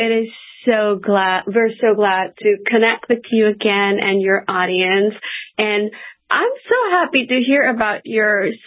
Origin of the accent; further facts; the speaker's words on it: India; You know, I'm Indian